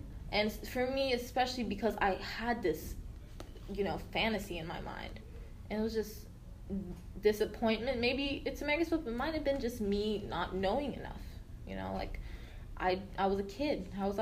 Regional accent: United States; I was like, I'm not Turkish, screw that, I'm American, I want to be American.

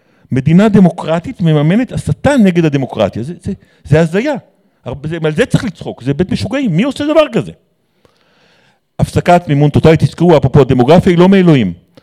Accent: Kfar Yehoshua, Northern District, Israel; המובן מאליו בכפר יהושע שגדלתי בו

